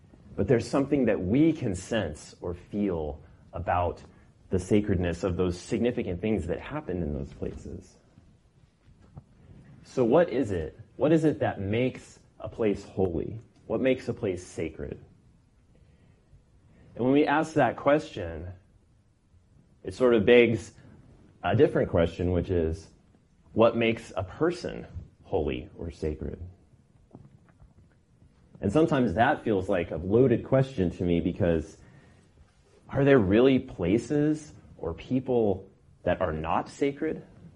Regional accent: Poway, California, United States; Poway is where I grew up. So I'm working in my hometown

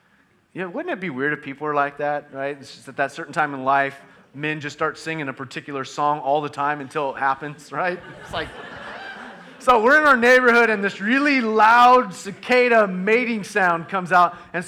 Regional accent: the South, United States; Oh, we're from the South, big deal, cicada.

